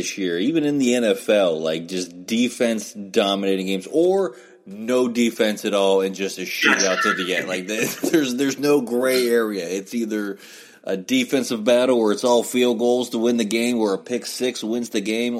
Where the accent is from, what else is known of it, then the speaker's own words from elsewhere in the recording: Pennsylvania, United States; I grew up in the Pittsburgh area, and I root for the Pirates.